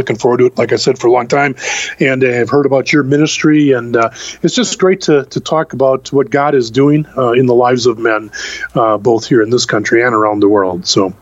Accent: Wisconsin, United States; And I think, you know, growing up in Wisconsin, one of my heroes and a lot of people's heroes is old Vince Lombardi, the coach of the Packers.

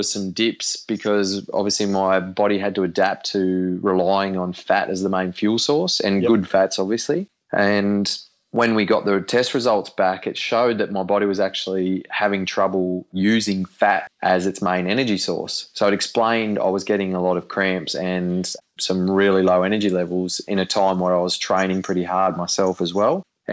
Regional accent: Cobar, New South Wales, Australia; I grew up in Cobar in Western New South Wales, and it's a very, very small community of about 5,500 people.

